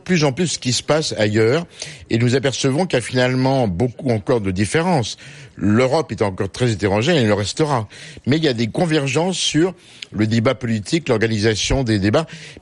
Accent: France; nous, en tant que Français, État centralisé

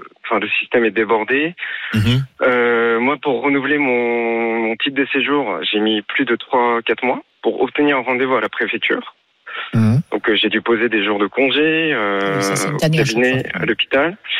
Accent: South Korea; now in France; Je suis de Corée du Sud.

